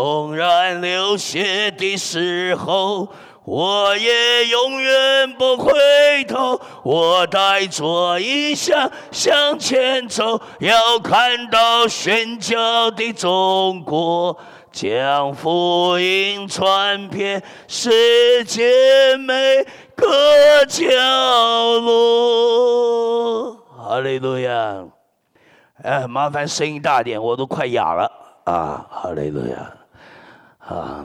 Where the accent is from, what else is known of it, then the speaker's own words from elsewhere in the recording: Taiwan; 我一个台湾人，啊，我是疯魔的中国来的，我一个台湾的孩子，啊，最后踏上中国宣教的路